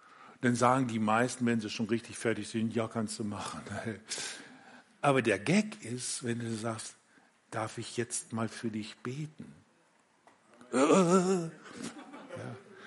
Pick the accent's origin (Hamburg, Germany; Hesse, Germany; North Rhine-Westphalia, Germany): North Rhine-Westphalia, Germany; Minden; also born or lived in Bückeburg; ich bin in Minden in der Gemeinde damals mit aufgewachsen und Bückeburg.